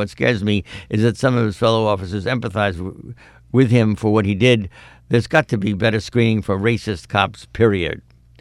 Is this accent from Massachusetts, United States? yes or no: yes; Boston, Massachusetts, United States; I grew up in Boston.